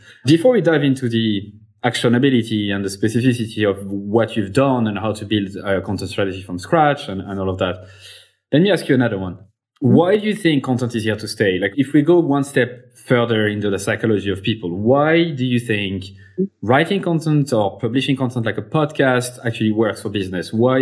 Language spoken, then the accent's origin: English; Clermont-Ferrand, Auvergne-Rhône-Alpes, France; Another one that I love to talk about because it's in my hometown, Clermont-Ferrand in France.